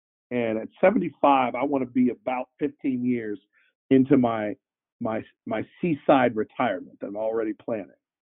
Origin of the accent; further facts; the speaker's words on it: Cleveland, Ohio, United States; I grew up in Cleveland